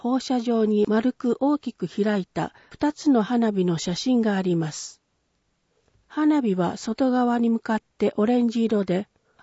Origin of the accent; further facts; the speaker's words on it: Ise, Mie, Japan; 気づけば今年でちょうど伊勢に戻って10年目になります。